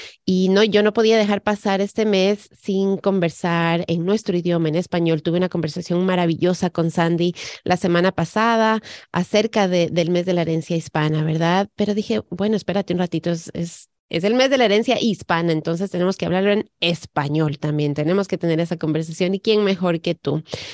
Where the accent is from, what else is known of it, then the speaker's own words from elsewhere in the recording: Ecuador; Yo soy hija de madre colombiana, de padre americano, mi padre también es judío. Yo crecí en Ecuador, pero a mí me enseñaron desde pequeña a valorar todo lo que era Colombia